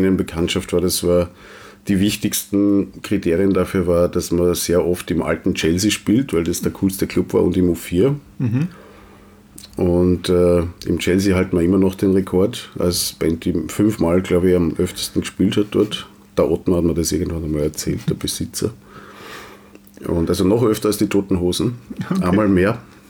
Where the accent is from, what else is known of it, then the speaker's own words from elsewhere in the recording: Wiener Neustadt, Lower Austria, Austria; so wie der Lungenarzt auch in Wiener Neustadt, wo ich herkomme.